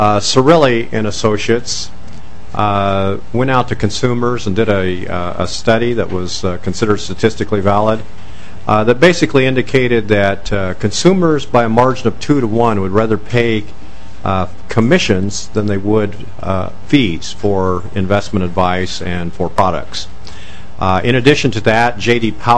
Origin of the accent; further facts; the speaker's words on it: Omaha, Nebraska, United States; I'm from Omaha, Nebraska